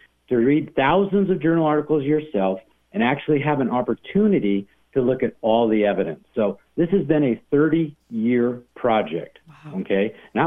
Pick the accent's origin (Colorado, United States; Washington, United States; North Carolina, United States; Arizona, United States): Arizona, United States; Most of your petrified wood, I'm from Arizona originally. We have the largest petrified forest in the whole world that's been preserved there.